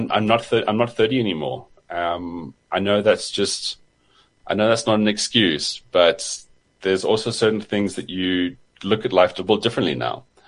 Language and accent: English; South Africa; This is the annoying thing about being South African and traveling, is that the first thing you always think about is like, can I live here?